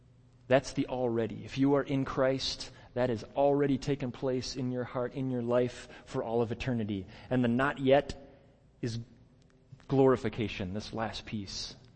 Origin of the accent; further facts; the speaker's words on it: Midwest, United States; I'm a Midwesterner. I grew up in the Midwest. I understand how we roll.